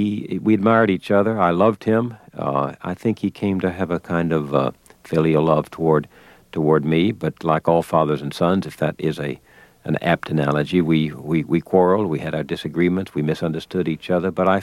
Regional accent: the South, United States; growing up in the South, where conversation was a part of the hearth

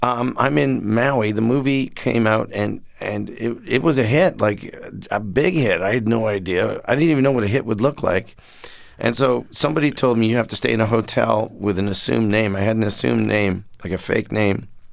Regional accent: Toronto, Ontario, Canada; I'm an idiot from Toronto.

